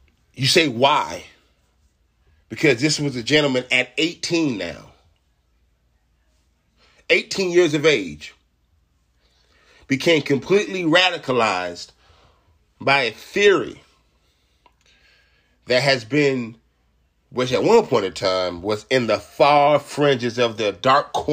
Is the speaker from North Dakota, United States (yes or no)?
no; Rochester, New York, United States; which is about a half an hour from my hometown of where I'm from, Rochester, New York.